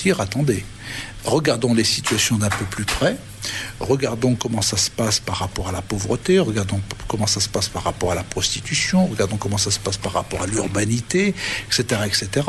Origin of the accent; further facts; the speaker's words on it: Lyon, Auvergne-Rhône-Alpes, France; Je suis lyonnais